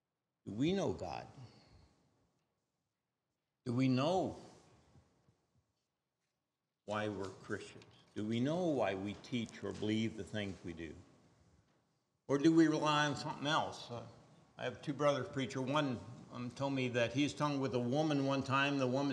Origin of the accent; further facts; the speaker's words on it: Rantoul, Illinois, United States; You know, I grew up over outside of Rantoul and the church over there, my dad and Stan Dvorak were the first elders they ever had that church.